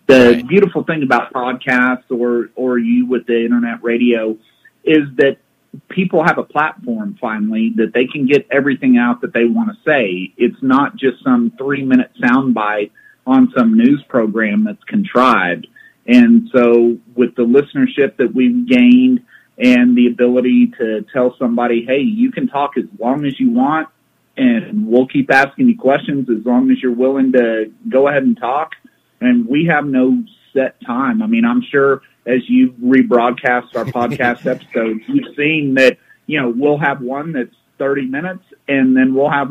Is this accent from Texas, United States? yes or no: yes; Texas, United States; We do, and part of being a Texan and going to San Antonio is you pretty much at least have to drive by the Alamo.